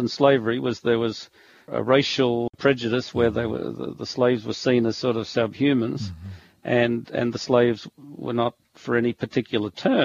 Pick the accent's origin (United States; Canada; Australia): Australia; Yes, I'm an Australian. I can't deny that.